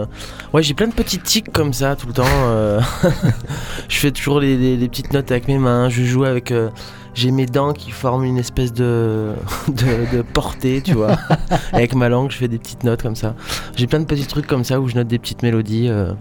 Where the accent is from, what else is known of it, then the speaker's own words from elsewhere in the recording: Nancy, Grand Est, France; born there; qui habitent là où je suis né, à Nancy